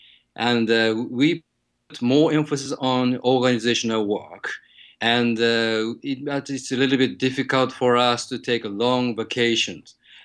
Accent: Japan; So of course I'm from Japan

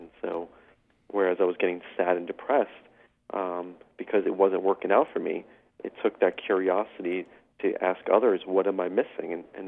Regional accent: Brooklyn, New York, United States; it was a lot of violence growing up in Brooklyn, in South Brooklyn in the late 80s, playing basketball with some very dangerous characters

